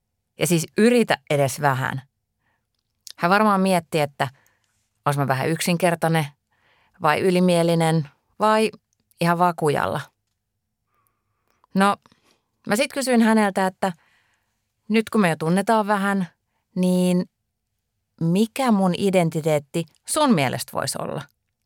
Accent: Imatra, South Karelia, Finland; moved away; Mun juuret on itärajalla. Mä oon syntynyt Pohjois-Karjalassa ja asunut koko lapsuuden siellä ihan pienessä Honkavaaran kylässä. Ja sitten me muutettiin Imatralle, kun mä olin 9-vuotias. Imatra on ihan Venäjän rajalla. Ja siellä mä asuin niin kuin lukion loppuun saakka.

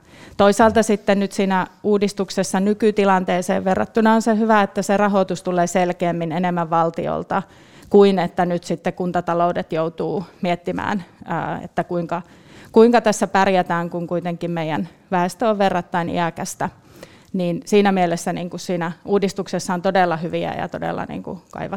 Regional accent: Kainuu, Finland; mähän itse olen täältä kotoisin, mutta kävin 10 vuoden kierroksen muualla ja palasin 2012 takaisin, niin sitä kokemusta peilaten jotenkin se kuvaa Kainuusta

